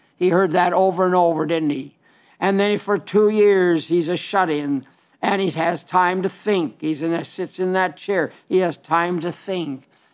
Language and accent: English; Belle Fourche, South Dakota, United States; Sturgis, South Dakota. This is my country. I was raised out in Belle Fouche. And it's just a wonderful, beautiful country.